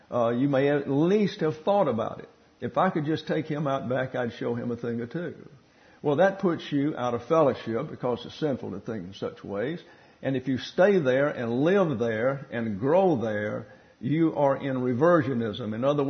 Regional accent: Alabama, United States; As you all know, I'm from Lower Alabama.

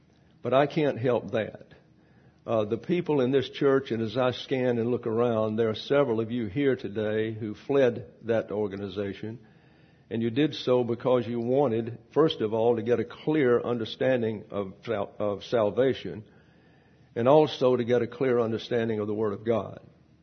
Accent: Alabama, United States; I'm from Lower Alabama, so down there in the Deep South, especially when I was growing up, there was a Catholic church

